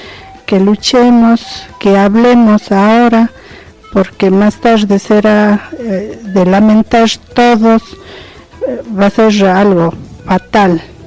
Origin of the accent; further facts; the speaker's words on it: Victoria del Portete, Azuay, Ecuador; como que soy de la Victoria del Portete, vivo en la estación de Cumbe